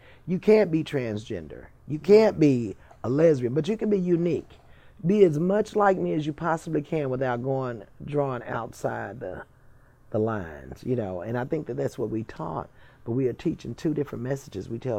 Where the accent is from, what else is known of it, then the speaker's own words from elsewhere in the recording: Lubbock, Texas, United States; I'm from West Texas, from Lubbock, and who knew me there.